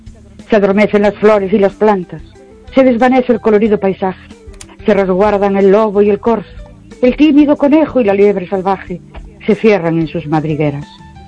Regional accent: Ourense, Galicia, Spain; Buenas noches … de Orense

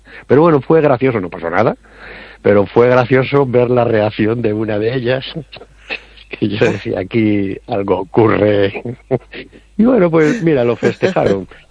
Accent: Spain; soy español de a pie

